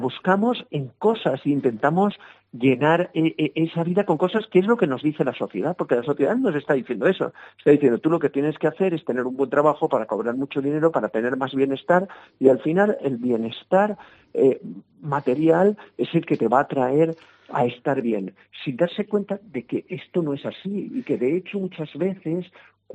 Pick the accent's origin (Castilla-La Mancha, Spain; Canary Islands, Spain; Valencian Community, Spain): Valencian Community, Spain; Valencia; yo que soy de Valencia, aquí hace un frío que lo noto mucho